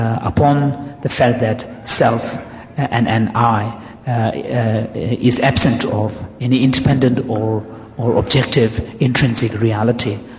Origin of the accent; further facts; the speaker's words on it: Tibet, China; In my own case, when I grew up in Tibet